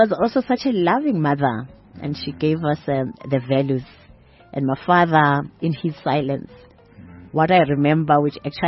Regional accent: Kagiso, Gauteng, South Africa; Originally, I come from Kagiso. I was born in South Africa.

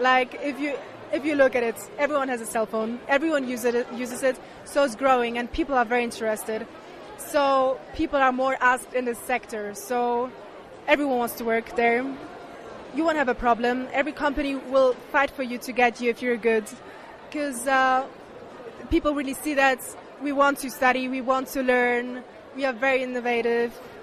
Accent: Germany; I'm from Germany.

